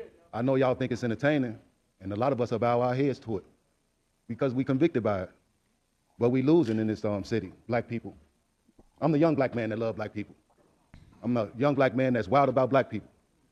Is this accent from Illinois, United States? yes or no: yes; Chicago, Illinois, United States; I'm from Rogers Park. I'm from the north side for 30 years.